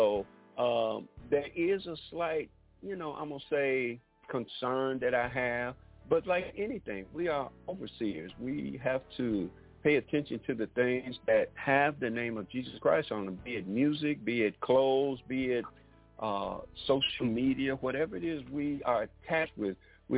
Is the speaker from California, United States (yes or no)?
no; Detroit, Michigan, United States; I grew up on … Of course, I'm from Detroit.